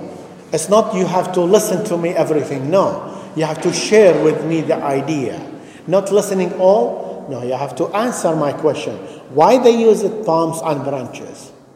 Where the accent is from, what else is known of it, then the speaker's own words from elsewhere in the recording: Iraq; وإحنا ما شاء الله بلدنا العراق، فخرنا العراق